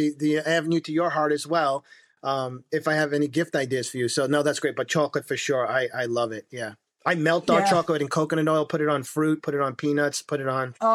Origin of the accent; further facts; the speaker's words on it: United States; And then not just because I'm Italian American, but I do want to go back to Italy.